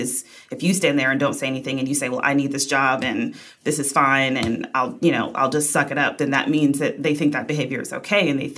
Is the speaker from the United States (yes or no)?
yes; Wisconsin, United States; now in New York, United States; No, I'm from Wisconsin.